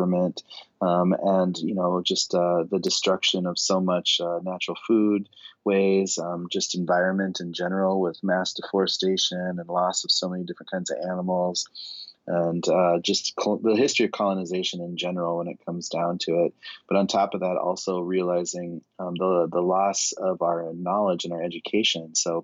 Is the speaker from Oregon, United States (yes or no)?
no; Pine Ridge, South Dakota, United States; I grew up on Pine Ridge Community and in South Dakota, and I'm enrolled with the Oglala Lakota Sioux Tribe.